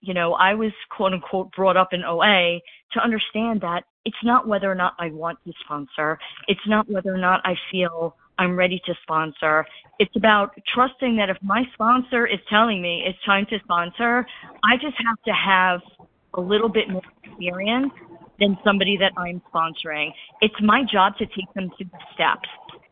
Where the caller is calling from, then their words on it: New York City, New York, United States; in New York City.